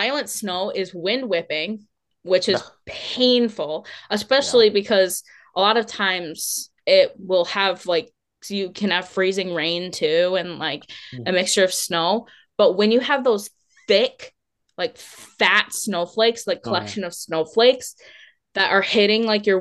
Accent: Michigan, United States; so we're all from Michigan, all the same part of Michigan

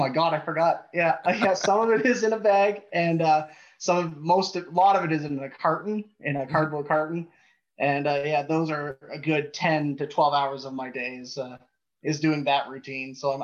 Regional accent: Browns Flat, New Brunswick, Canada; now in Saint John, Canada; So I grew up in a small town in New Brunswick, Canada, Browns Flat. And then I literally just moved like 45 minutes away into St. John.

